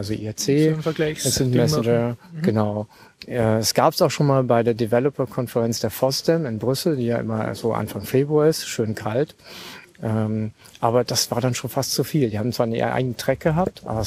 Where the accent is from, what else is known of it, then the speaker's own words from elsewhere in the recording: Berlin, Germany; ich bin Berliner